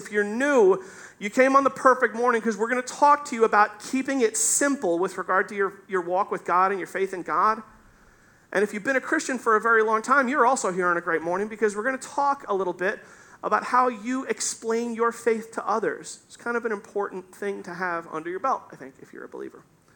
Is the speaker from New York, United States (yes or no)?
yes; Staten Island, New York, United States; He was from Queens, I'm from Staten Island.